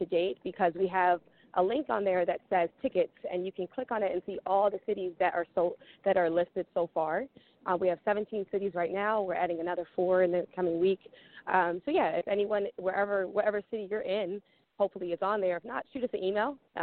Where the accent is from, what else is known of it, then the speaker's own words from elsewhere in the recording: Philadelphia, Pennsylvania, United States; another Philadelphia story, which is where we are from. We're from Philadelphia.